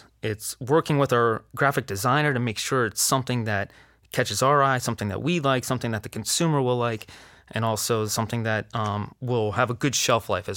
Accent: Greensburg, Pennsylvania, United States; now in Pittsburgh, United States; I'm originally from Greensburg.

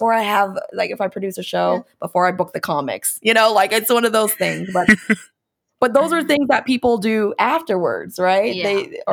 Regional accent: United States; Everybody can hear me. I'm American. Of course they can hear me.

